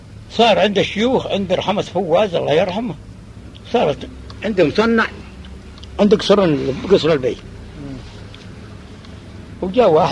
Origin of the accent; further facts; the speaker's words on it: Syria; born there; والله ولدت بسوري